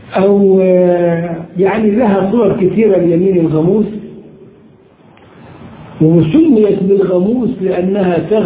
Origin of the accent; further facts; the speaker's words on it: Upper Egypt, Egypt; عندنا في الصعيد تجار البهائم